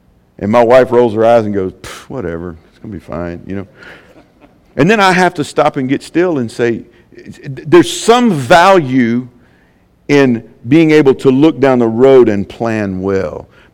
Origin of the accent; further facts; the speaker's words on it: United States; I mean, I'm an American. I love this country.